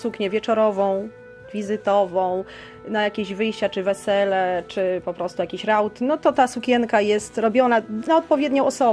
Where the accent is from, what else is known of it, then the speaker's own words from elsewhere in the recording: Lublin, Lublin Voivodeship, Poland; now in Wierzbica, Poland; Bo jestem w ogóle z Lublina.